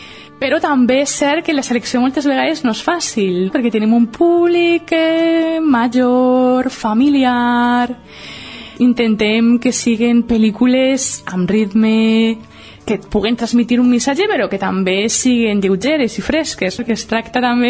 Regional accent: Valencian Community, Spain; ja som veïnes valencians del nostre barri

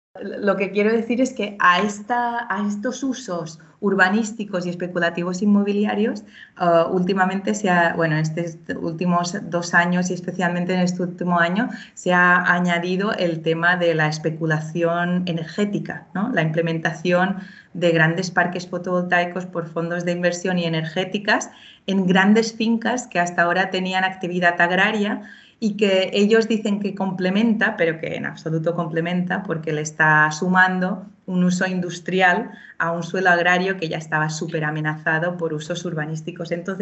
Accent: Sa Pobla, Balearic Islands, Spain; now in Inca, Spain; Yo estoy en Inca, pero soy originaria de Sapobla. Sapobla es un municipio agrícola que cultiva patatas, alcachofas y coles de manera intensiva todo el año

